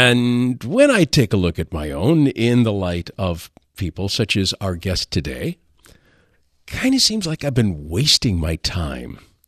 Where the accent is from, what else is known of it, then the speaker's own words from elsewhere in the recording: Detroit, Michigan, United States; Not only from Michigan, of course, we're speaking to West Michigan right now, but I'm from the Detroit area as well.